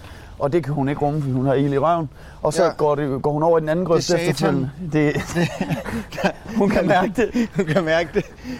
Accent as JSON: {"language": "Danish", "town": "Skanderborg", "region": "Central Denmark Region", "country": "Denmark", "said": "Jeg er fra Skanderborg."}